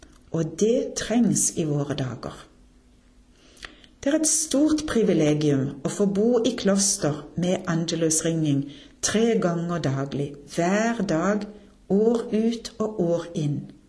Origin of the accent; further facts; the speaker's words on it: Kristiansand, Agder, Norway; Jeg blir minnet om ringingen i min hjemby Kristiansand da jeg vokste opp.